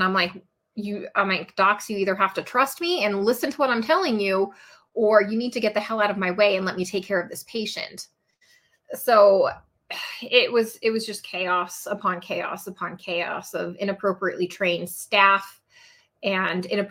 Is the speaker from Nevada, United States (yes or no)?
yes; Nevada, United States; also born or lived in New York; So after I left New York, I went back home to my home state of Nevada, because I was not a nurse in New York